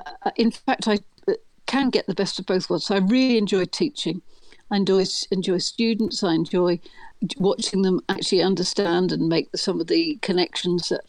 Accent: England, United Kingdom; also born or lived in Kent / Belfast; Being English in that really quite complex environment.

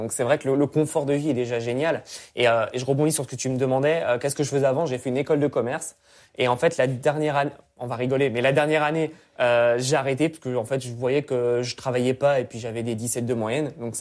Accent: Île-de-France, France; J'ai toujours grandi en région parisienne, jamais habité à Paris même. Et là, j'habite dans le 77, donc entre Paris et Disney. Mais pour les Parisiens, je ne suis pas un Parisien.

